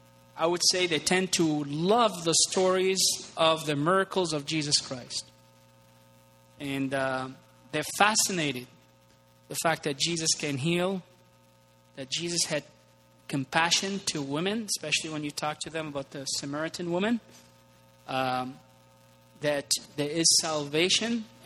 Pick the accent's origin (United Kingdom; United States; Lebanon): Lebanon; In my experience also, even Lebanon, my home country, where it's 30 to 40% Shiites